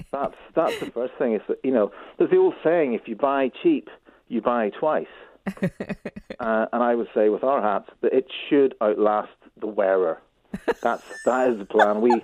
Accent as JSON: {"language": "English", "region": "Northern Ireland", "country": "United Kingdom", "said": "Because I'm from Northern Ireland, I've got a twin obsession with Irish linen, which used to be massive in Northern Ireland"}